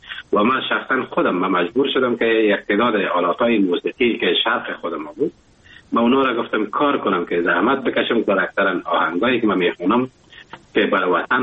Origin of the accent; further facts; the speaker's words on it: Afghanistan; now in Germany; من از افغانستان بر آمدم به کشور آلمان آمدم